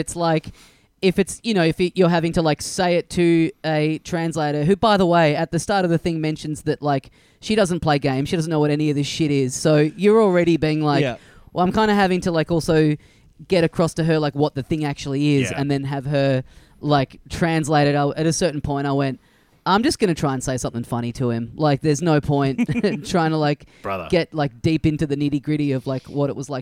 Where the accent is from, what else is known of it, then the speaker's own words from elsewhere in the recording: Australia; the curse of being Australian